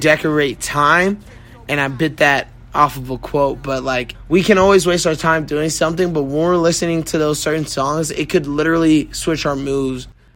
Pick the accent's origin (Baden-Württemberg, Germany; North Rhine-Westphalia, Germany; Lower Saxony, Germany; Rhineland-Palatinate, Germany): Rhineland-Palatinate, Germany; Landstuhl; so I was born and raised in Landstuhl, Germany.